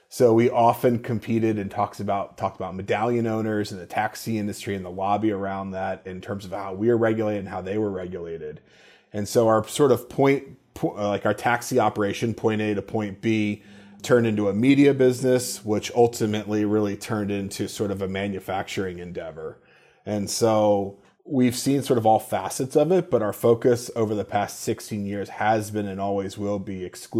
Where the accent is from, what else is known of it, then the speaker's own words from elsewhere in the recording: Florida, United States; I'm from Florida. I grew up in Florida. I went to school in Boston at Northeastern University.